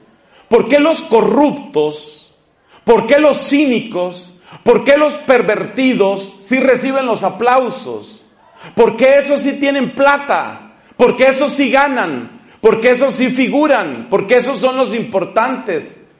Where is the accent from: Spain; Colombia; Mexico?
Colombia; Es una pregunta que nosotros nos hemos encontrado en mi país, en Colombia